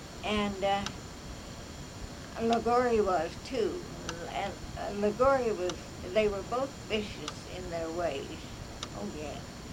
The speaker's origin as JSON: {"language": "English", "town": "Anamosa", "region": "Iowa", "country": "United States", "said": "And I was from Anamosa, and they weren't very far apart."}